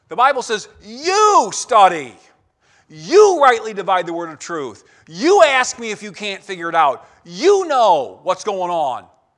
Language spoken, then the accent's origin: English; England, United Kingdom; And when we're English people, so we were, well, how do you say Adam?